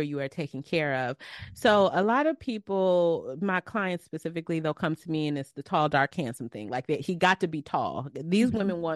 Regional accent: United States; because I'm Black American, and I have lived with these tribal agreements

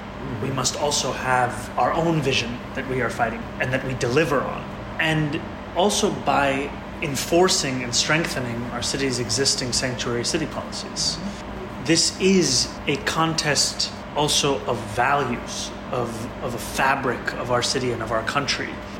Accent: New York, United States; And what I have found as a New Yorker is that the thing New Yorkers hate more than a politician they disagree with is one that they can't trust.

